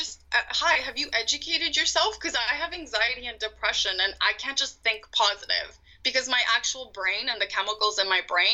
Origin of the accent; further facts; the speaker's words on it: Canada; I'm South Asian, so I'm from India. My parents are from India. I was born and raised here in Canada, but I'm very, like, I identify mostly really as, like, a South Asian woman.